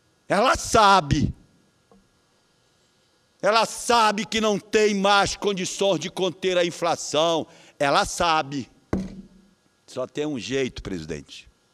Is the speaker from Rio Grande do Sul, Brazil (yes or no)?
no; Pará, Brazil; Eu que vejo a maior inflação deste país chegar à minha terra querida. A maior inflação está na nossa terra paraense. A maior inflação é do estado do Pará.